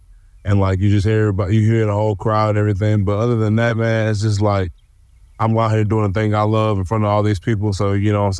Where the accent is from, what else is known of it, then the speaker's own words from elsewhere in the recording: Alexandria, Louisiana, United States; I'm from Alexandria, Louisiana, and they do a little hunting and fishing out there